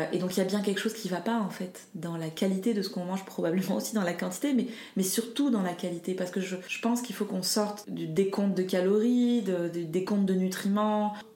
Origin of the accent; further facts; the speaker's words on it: Morocco; moved away; je viens du Maroc. Donc j'ai toujours mangé des légumes locaux cuisinés à la maison de saison. Et quand je suis allée faire mes études en France